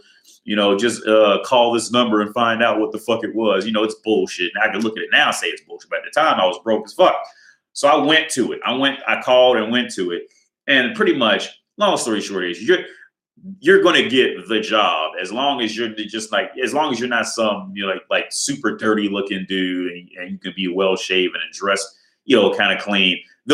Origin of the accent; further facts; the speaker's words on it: Cincinnati, Ohio, United States; I'm from Cincinnati and I moved to Dayton, Ohio, which is about a 50 mile drive, about 45 minutes.